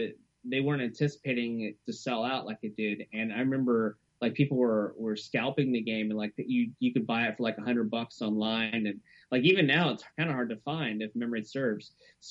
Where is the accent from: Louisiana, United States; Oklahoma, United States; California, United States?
Louisiana, United States; New Orleans; also I'm from New Orleans, so it kind of had like that New Orleans kind of feel vibe